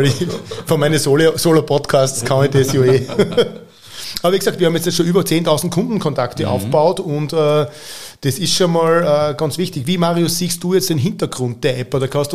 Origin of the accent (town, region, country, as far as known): Styria, Austria